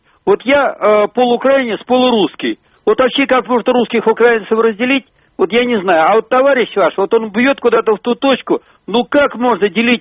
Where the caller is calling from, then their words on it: Penza Oblast, Russia; из Пензенской области.